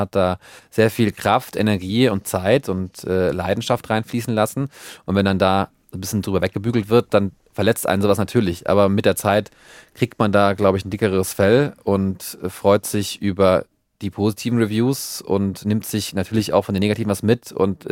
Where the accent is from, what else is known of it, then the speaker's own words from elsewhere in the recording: Berghausen, Rhineland-Palatinate, Germany; also born or lived in Speyer; In Berghausen, in Rheinland-Pfalz, in der von Speyer. Also einen Teil meiner Kindheit habe ich auf dem Dorf und dann in der kleinen Stadt Speyer verbracht.